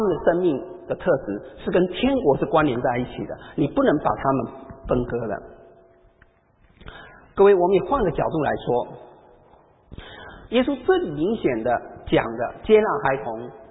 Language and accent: Chinese; Taiwan; 我小时候啊，我们闽南人呢、啊，也在台湾有一句这个责备小孩子的话